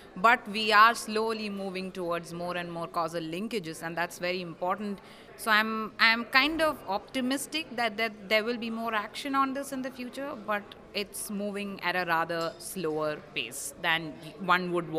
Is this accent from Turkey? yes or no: no; India; and like I come from India